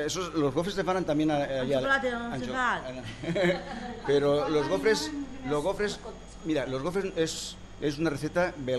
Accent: Ibi, Valencian Community, Spain; L'aivense vol dir que som del poble d'Ibi.

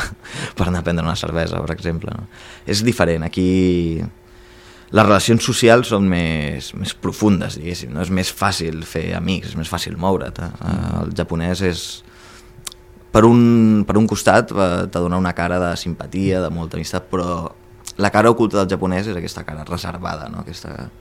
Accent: Reus, Catalonia, Spain; pues jo soc de Reus, que és on va néixer Gaudí.

